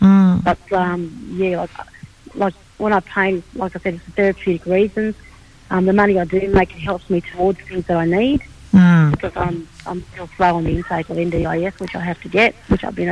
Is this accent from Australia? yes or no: yes; Moree, New South Wales, Australia; And I'm originally from Moree, and I do a lot of stuff in reflection to where I grew up.